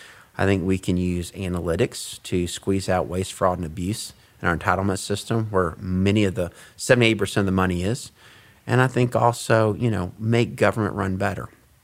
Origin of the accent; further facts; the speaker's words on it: Georgia, United States; Most of my growing up was in Gwinnett County. We lived out off a scenic highway between Lawrenceville and Snellville when it was still scenic.